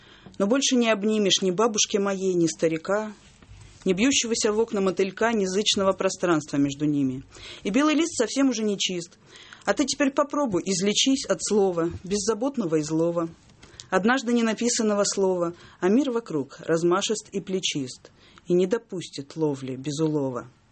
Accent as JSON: {"language": "Russian", "region": "Rostov Oblast", "country": "Russia", "tie": "born or raised there", "said": "А мы с ним еще и земляки. Я выросла под Ростовом"}